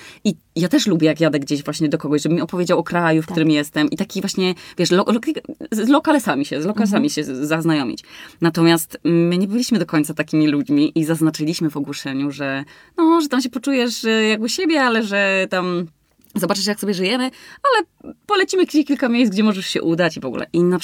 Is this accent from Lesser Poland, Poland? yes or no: no; Olsztyn, Warmian-Masurian Voivodeship, Poland; A to niedaleko mnie, bo ja jestem z Olsztyna.